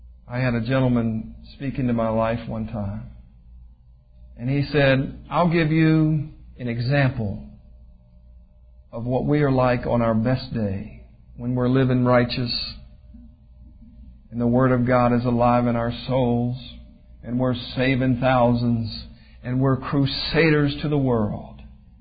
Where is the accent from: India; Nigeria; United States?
United States; Virginia; I grew up in Virginia.